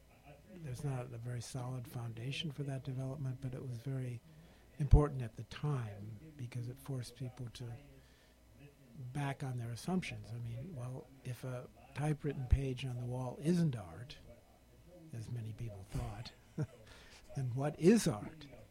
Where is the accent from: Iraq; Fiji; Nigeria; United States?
United States; Great Lakes; I grew up in the Great Lakes region. I lived near Detroit and Cleveland and Toledo. I went to the University of Chicago.